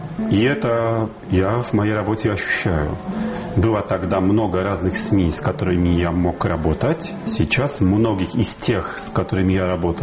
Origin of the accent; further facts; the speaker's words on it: Warsaw, Masovian Voivodeship, Poland; now in Moscow, Russia; Я родился в Варшаве всю жизнь, там, не считая каких-то коротких студенческих стипендий, прожил